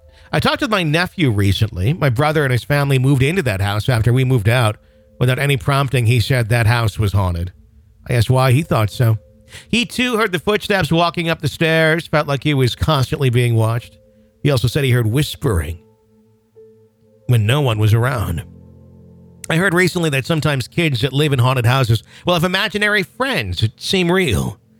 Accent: Rienzi, Mississippi, United States; And we've talked about this place on the air many a times, Ryanzi Cemetery in my hometown.

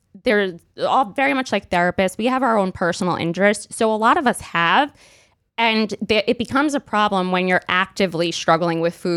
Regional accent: Brooklyn, New York, United States; I grew up in Brooklyn.

